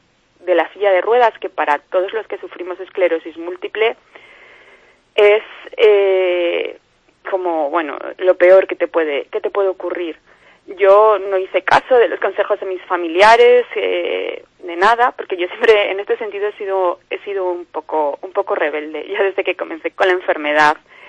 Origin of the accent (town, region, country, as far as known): León, Castile and León, Spain